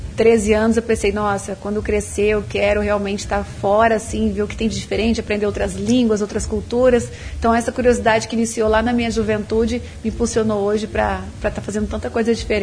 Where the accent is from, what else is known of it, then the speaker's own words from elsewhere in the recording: Maringá, Paraná, Brazil; now in Dubai, United Arab Emirates; voltar para a minha terra, voltar para o Brasil, para o Paraná, para Maringá